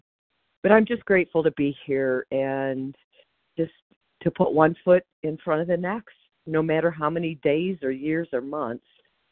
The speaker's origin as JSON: {"language": "English", "region": "Michigan", "country": "United States", "said": "I am also from Michigan, and I have pushed myself to share."}